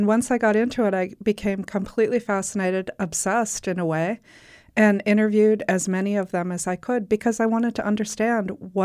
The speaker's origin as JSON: {"language": "English", "region": "Midwest", "country": "United States", "tie": "born or raised there", "said": "I grew up in the Midwest and I consider myself a Midwestern girl"}